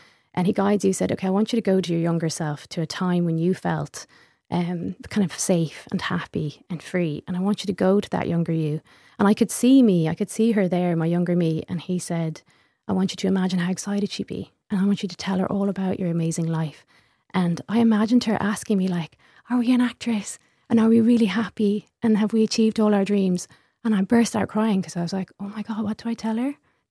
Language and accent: English; Connacht, Ireland; And as an Irish person, you're not allowed to have those notions of yourself.